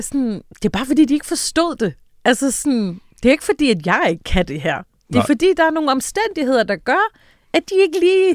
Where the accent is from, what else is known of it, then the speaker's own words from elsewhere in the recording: Tønder, Region of Southern Denmark, Denmark; now in Copenhagen, Denmark; Men jeg flytter så til København, og så skal jeg bare ud og opleve alt det, der har været mig snydt for hjemme i Tønder.